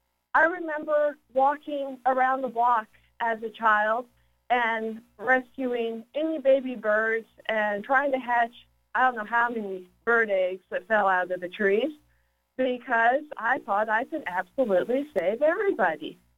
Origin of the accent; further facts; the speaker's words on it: Plano, Texas, United States; I grew up in Plano, Texas, and I grew up in a house full of animals.